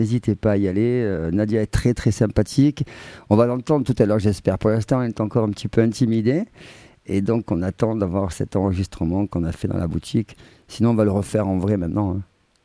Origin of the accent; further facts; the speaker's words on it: Marseille, Provence-Alpes-Côte d'Azur, France; moi, je ne suis pas d'Aveyron, je suis de Marseille